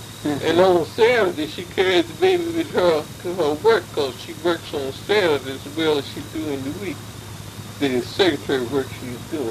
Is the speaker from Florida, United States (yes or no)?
no; North Carolina, United States; I was born in Vance County, and I lived there till I was 31 years old.